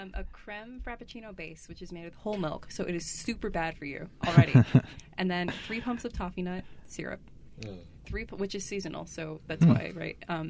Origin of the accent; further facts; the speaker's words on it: Lake Elsinore, California, United States; I don't think that the people in my hometown, like Elsinore, I don't think that they really care about Black Friday shopping